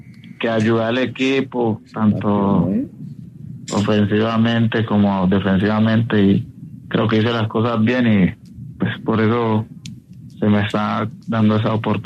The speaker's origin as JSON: {"language": "Spanish", "town": "Istmina", "region": "Chocó", "country": "Colombia", "said": "Yo soy de Ismina Chocó."}